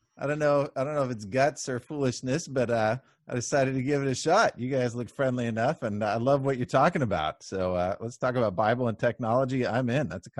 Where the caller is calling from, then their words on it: California, United States; I'm logging in from sunny Southern California.